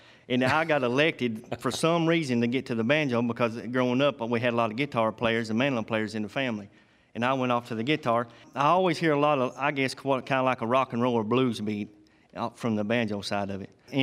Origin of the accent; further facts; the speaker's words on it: Kentucky, United States; I grew up in Kentucky where bluegrass is going real